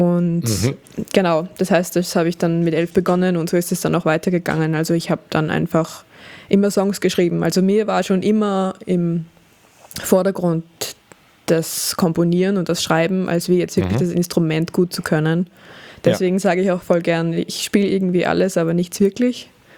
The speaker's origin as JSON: {"language": "German", "country": "Austria", "said": "Das ist bei uns in Österreich so ein Ding."}